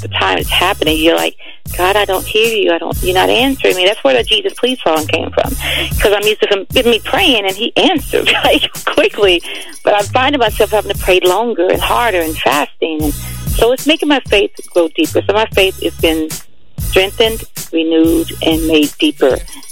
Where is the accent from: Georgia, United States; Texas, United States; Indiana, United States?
Indiana, United States; Avon; Yes, that's why I'm from Avon, Indiana.